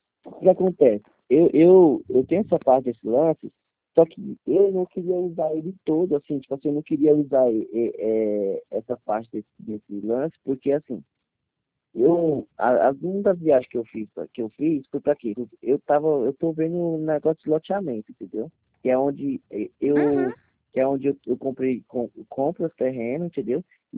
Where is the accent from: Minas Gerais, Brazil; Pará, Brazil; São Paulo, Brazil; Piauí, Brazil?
Piauí, Brazil; Pedro II; piauiense. Na minha terra, onde eu moro, se chama Pedro II, entendeu?